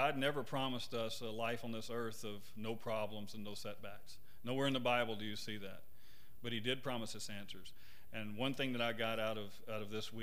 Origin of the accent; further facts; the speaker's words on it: the South, United States; Or you can be a church like I grew up with down in the South, the Southern Baptist, a church of truth